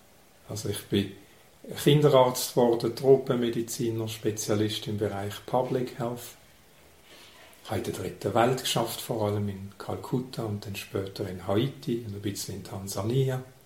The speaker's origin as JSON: {"language": "German", "town": "Basel", "region": "Basel-Stadt", "country": "Switzerland", "tie": "born or raised there", "said": "Meine Familie väterlicherseits lebt dort. Das sind Hindus. Mütterlicherseits komme ich aus der Ostschweiz aufgewachsen, bin ich in Basel."}